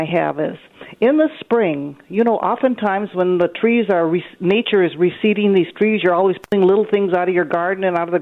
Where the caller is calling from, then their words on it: Minneapolis, Minnesota, United States; Yes, I'm calling from Northeast Minneapolis.